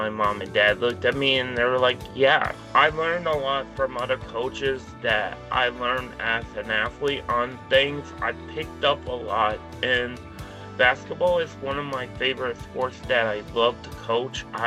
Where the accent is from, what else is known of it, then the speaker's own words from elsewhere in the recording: Jacksonville, North Carolina, United States; now in Milwaukee, United States; So a lot of people don't know, really, I am not from Milwaukee, Wisconsin. I'm actually from Jacksonville, North Carolina. Both of my mom and dad met in the Marines, and that's how we used to live on a military base.